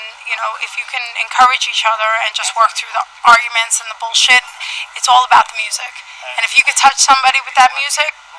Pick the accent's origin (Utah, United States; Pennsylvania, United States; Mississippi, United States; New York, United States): New York, United States; You know, because we are from Maywood, Hackensack, New Jersey. So, but you know, I'm from New York.